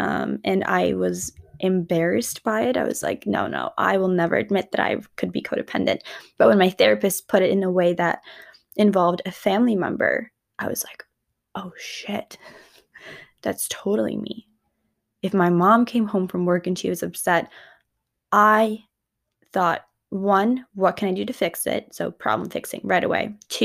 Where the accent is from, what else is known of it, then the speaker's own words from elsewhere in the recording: Ukraine; Grew up in a culture, growing up in Ukraine, it's a culture that does value appearance.